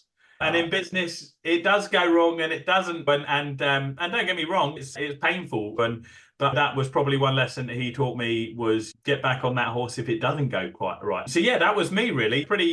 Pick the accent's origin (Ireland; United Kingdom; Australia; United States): United Kingdom; Scotland; born there; I was actually born in Scotland, and not many people know that about me because of my accent, and that I'm as far south in the UK as you can go.